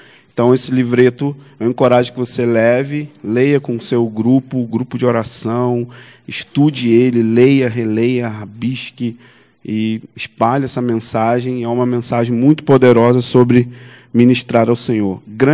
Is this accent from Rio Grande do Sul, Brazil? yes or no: no; São Gonçalo, Rio de Janeiro, Brazil; Eu sou de São Gonçalo, como disse o Roberto, fica no Rio de Janeiro